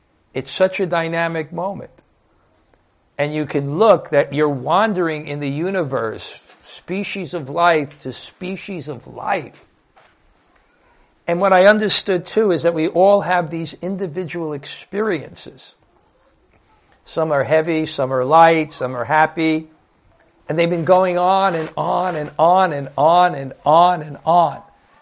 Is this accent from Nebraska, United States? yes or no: no; Brooklyn, New York, United States; accent: Brooklyn; And I really had to twist my Brooklyn accent to pronounce that properly.